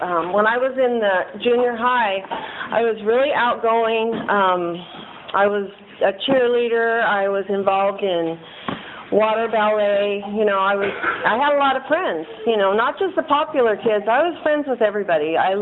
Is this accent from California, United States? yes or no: yes; Bakersfield, California, United States; I was born and raised in Bakersfield, better known as Okieville, if anybody knows Bakersfield.